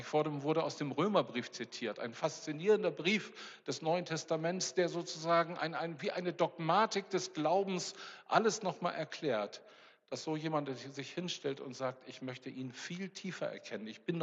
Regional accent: North Germany, Germany; ich komme aus dem Norden und ich bin in meinem Leben auch auf Helgoland gewesen. Also ich bin so kurz hinterm Nordseedeich geboren und aufgewachsen, also auf der Landseite wohlgemerkt.

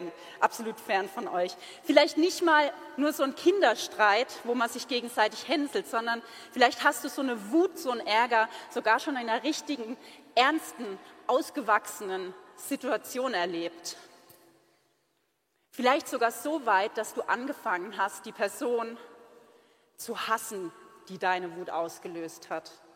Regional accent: Odenwald, Germany; Und wir kommen aus dem Odenwald, das heißt, wir hatten auch noch die richtigen Schimpfwörter drauf.

